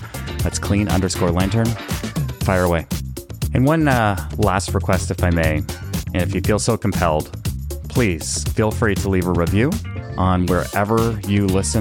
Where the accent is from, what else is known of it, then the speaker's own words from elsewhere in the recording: Canada; I was born and raised in Canada, and the French translation for team there is équipe.